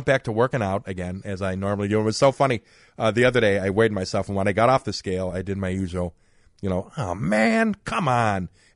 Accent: Arlington Heights, Illinois, United States; Well, where I grew up in Arlington Heights, we moved out there when I was in sixth grade.

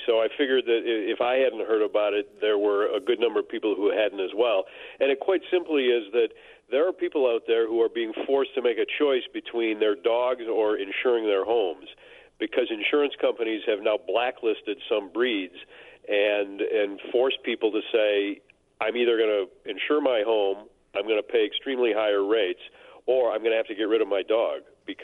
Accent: Detroit, Michigan, United States; I grew up outside Detroit and worked on a kids' television show when I was 12 doing magic tricks.

